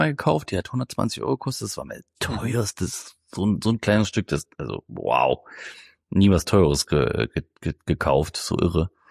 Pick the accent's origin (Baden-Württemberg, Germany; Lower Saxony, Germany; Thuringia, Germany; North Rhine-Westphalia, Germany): Thuringia, Germany; Nur da, wo ich herkomme, aus dem Eichsfeld, ist so ein ganz kleiner Kreis. Hochkatholisch.